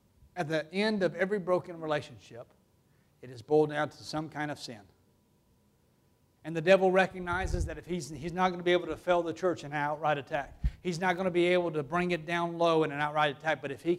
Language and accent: English; Alabama, United States; Now listen, I grew up in Alabama and we were the most southern redneck people I've ever met in my life.